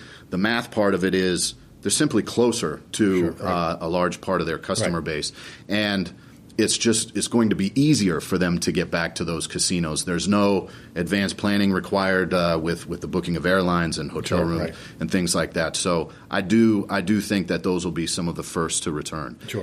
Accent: Las Vegas, Nevada, United States; Look, I'm born and raised in this town. I grew up in Vegas

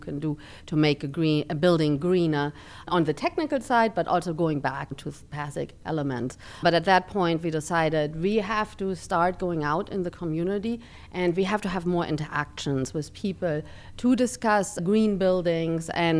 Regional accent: Cologne, North Rhine-Westphalia, Germany; English is a second language; now in Fresno, United States; I grew up in Cologne, Germany, and I was always on my bike or walking or using public transportation to connect the distance.

